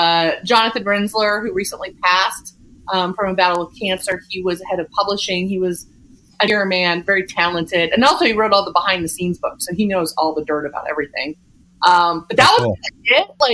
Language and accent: English; Kansas, United States; also born or lived in Colorado; So I was a farm kid. I was raised in Kansas, born and raised. The second part of my youth, junior high, well, let's just say high school, college was Colorado, but Kansas, I was in a very rural area.